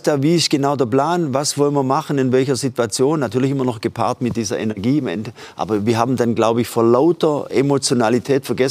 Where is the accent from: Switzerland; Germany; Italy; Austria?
Switzerland; das ist so bei uns in der Schweiz, bei uns sage ich ja